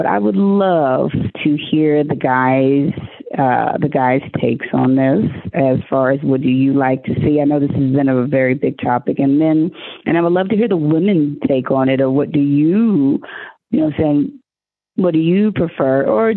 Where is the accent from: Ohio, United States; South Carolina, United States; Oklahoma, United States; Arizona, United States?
Oklahoma, United States; maybe it's because I'm from Oklahoma, you know, ain't that many swim pools out there.